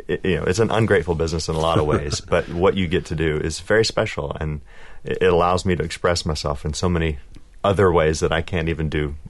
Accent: Tallahassee, Florida, United States; I grew up in Tallahassee, Florida, North Florida Panhandle.

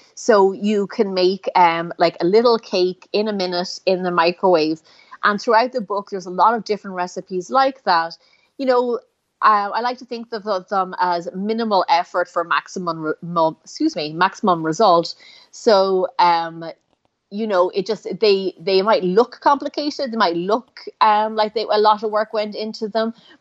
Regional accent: Ireland; I grew up in Ireland, and I had the best teacher and the best cook to learn from.

